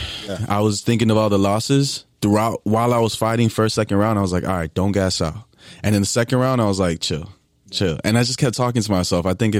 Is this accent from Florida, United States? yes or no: yes; Miami, Florida, United States; I jumped around. I jumped around Kendall to Coral Gables to Coral Gables to... back to Kendall